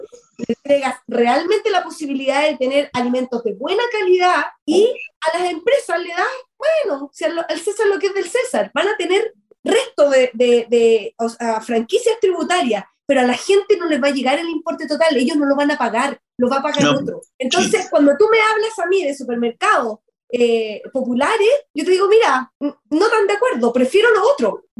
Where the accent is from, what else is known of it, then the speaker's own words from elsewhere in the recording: Talca, Maule, Chile; no he tenido el gusto de estar contigo, y soy de Talca.